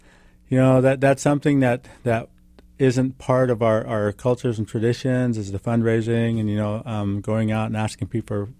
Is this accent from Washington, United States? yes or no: yes; Washington, United States; I'm running for Congress in the 5th Congressional District, born and raised in Eastern Washington. I'm one of you.